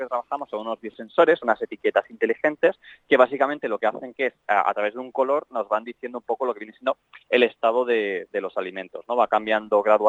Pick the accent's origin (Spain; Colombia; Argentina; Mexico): Spain; somos los únicos españoles